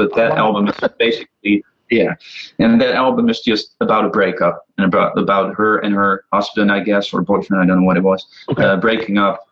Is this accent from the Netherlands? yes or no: yes; Netherlands; We all do in Holland, right? We're from Holland.